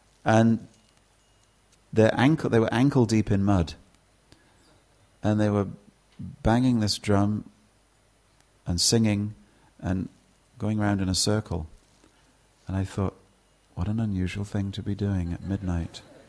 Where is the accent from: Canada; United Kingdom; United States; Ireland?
United Kingdom; But actually I can't join them because I'm British.